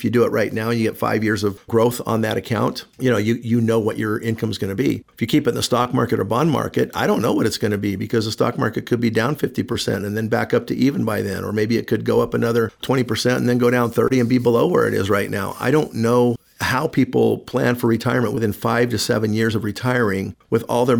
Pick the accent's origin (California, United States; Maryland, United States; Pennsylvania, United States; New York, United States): California, United States; which I know about growing up in California and still having mom and a lot of relatives living out there.